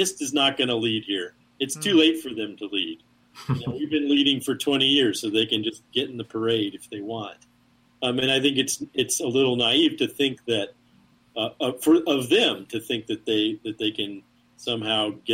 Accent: Tennessee, United States; I lived halfway between Kingsport and Johnson City when I was a kid.

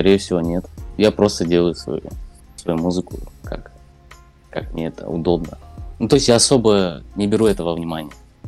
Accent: Semey, East Kazakhstan Region, Kazakhstan; Да, я из Казахстана, город Семей. Небольшой город такой. Восточно-Казахстанская область. То есть я здесь родился, учился, и вот по сей день живу.

